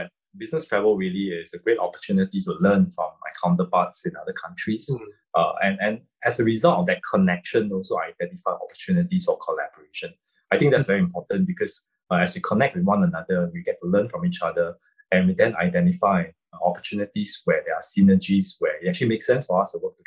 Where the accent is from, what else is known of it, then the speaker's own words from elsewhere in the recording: Singapore; Being a Singaporean, I'm actually quite used to the idea of traveling frequently.